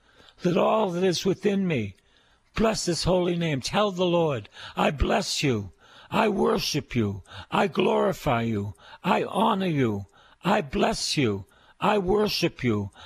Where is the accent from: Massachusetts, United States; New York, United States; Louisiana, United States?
Massachusetts, United States; Boston; Anyway, I'm a Bostonian, and I am preaching to people in Phoenix, Arizona